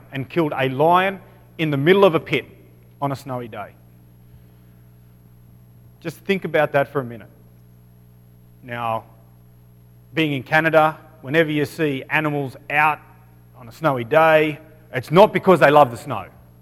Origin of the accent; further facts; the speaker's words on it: Australia; accent: Australian; With my Australian accent?